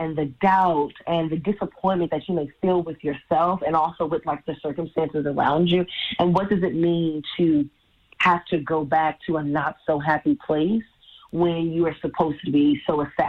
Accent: Brooklyn, New York, United States; I am a Brooklyn baby, born and raised in Brownsville, one of the hardest neighborhoods to get through, but it had a lot of love and a lot of community at times.

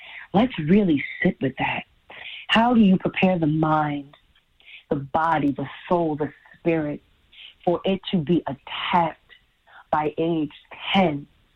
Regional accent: Brooklyn, New York, United States; I am a Brooklyn baby, born and raised in Brownsville, one of the hardest neighborhoods to get through, but it had a lot of love and a lot of community at times.

